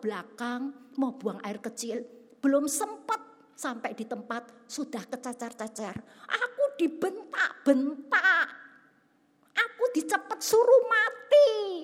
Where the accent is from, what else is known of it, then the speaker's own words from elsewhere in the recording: Central Java, Indonesia; Kita orang Jawa Tengah gak usah melok-melok lah ya.